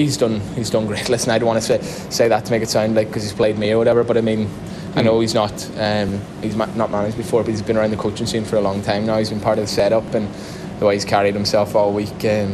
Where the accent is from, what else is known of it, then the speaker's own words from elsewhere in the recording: Ireland; take away the player and being an Irishman and a fan